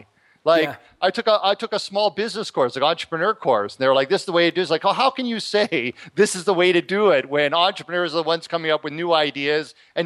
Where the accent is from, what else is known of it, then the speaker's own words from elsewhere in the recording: Toronto, Ontario, Canada; I grew up in Toronto, in an area that, you know, there was lots of bad things going on